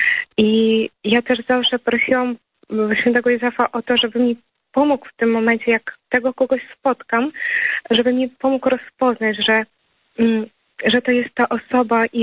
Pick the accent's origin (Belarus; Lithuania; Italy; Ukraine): Ukraine; now in Warsaw, Poland; obecnie studiuję w Warszawie. Ja jestem na ostatnim roku architektury krajobrazu, ale pochodzę z Ukrainy.